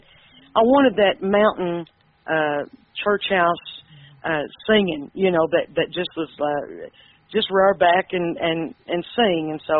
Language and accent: English; Cumberland Gap, United States; I'm from the Cumberland Gap